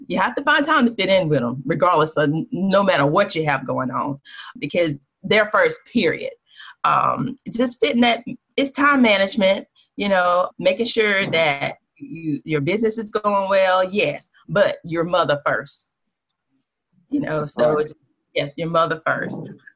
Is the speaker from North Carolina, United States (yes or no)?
yes; North Carolina, United States; born and raised in Sampson County, raised by 2 fabulous parents